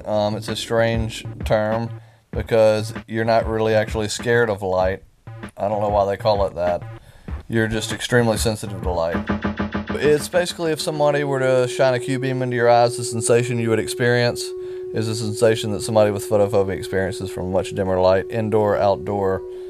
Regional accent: Point Clear, Alabama, United States; I am from Point Clear, Alabama

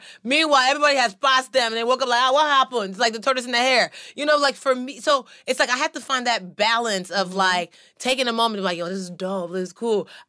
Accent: Nigeria; I don't know if it's because we're Nigerian

